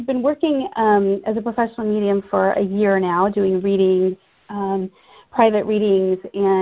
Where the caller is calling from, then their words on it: Lincoln, Nebraska, United States; I'm calling from Nebraska. I live in Lincoln, Nebraska.